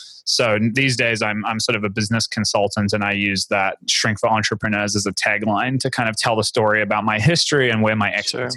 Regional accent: New Zealand; I'm from New Zealand originally, and when my first business was a brick and mortar psychotherapy practice there.

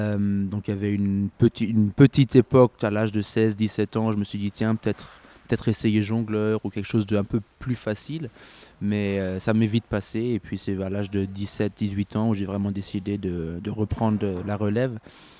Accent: France; Et moi, bien sûr, j'ai grandi en France.

